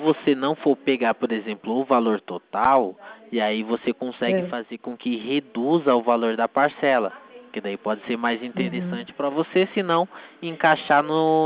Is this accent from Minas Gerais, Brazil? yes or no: no; Itatiba, São Paulo, Brazil; eu sou de Itatiba, São Paulo